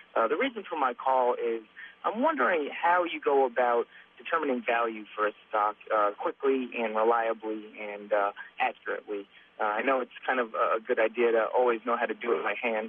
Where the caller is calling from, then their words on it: Columbia, South Carolina, United States; I'm from Columbia, South Carolina, and I'm a podcast listener.